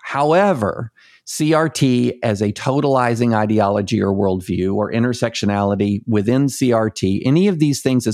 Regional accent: the South, United States; So just, you know, I'm from the South. My family's from the South.

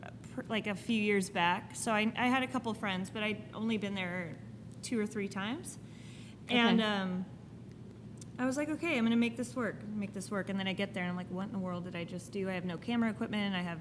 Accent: Huntington Beach, California, United States; moved away as an adult; now in Texas, United States; Grew up in Orange County, Huntington Beach, L.A. area. And I moved away. I moved to Texas in 2010.

